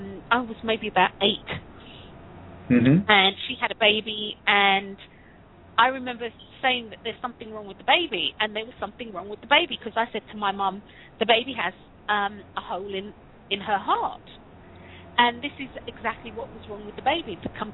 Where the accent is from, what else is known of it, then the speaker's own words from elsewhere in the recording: London, United Kingdom; now in Las Vegas, United States; Yeah, I'm from London, originally from London. I now make my home in Las Vegas in Nevada.